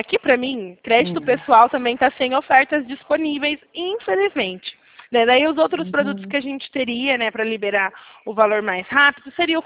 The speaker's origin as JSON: {"language": "Portuguese", "town": "Limeira", "region": "São Paulo", "country": "Brazil", "said": "Porque eu também sou daqui de Limeira, né? Faculdade, trabalho na prefeitura"}